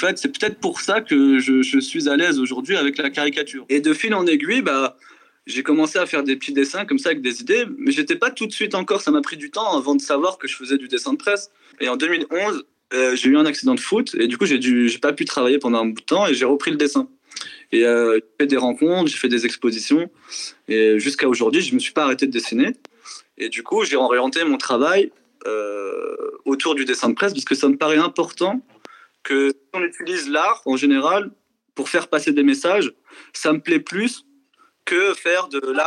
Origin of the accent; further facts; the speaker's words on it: Nantes, Pays de la Loire, France; j'ai 33 ans, je suis nantais, je suis né à Nantes, j'ai grandi à Nantes